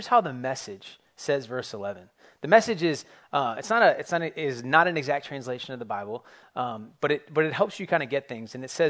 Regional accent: United States; I can't change that I'm American, that I've been brought up in American culture.

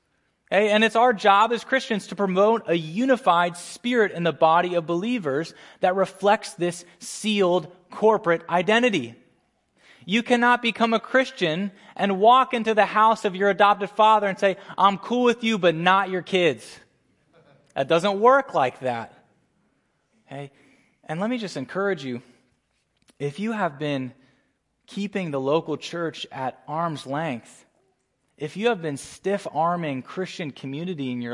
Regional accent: Northeast, United States; if I'm going to throw my southern accent, which I don't have, I'm from the Northeast

